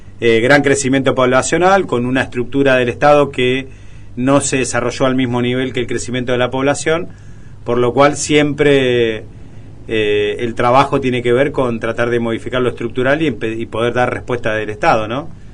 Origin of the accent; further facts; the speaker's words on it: General Rodríguez, Buenos Aires Province, Argentina; Nací acá en Rodríguez, sí, sí. Tengo cuatro hermanas. Mis padres no eran de Rodríguez, pero vinieron en los años 80, antes, en los 70, fines de los 70, a vivir a General Rodríguez.